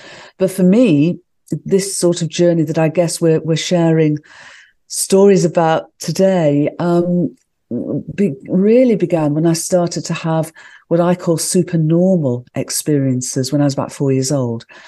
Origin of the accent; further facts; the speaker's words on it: Midlands, United Kingdom; born there; I was born in the Midlands of the United Kingdom in England, which is an industrial area.